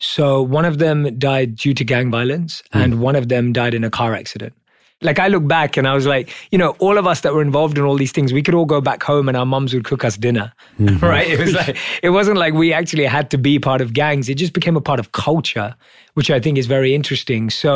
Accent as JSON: {"language": "English", "region": "London", "country": "United Kingdom", "tie": "born or raised there", "said": "So I was born and raised in London as a normal Indian kid."}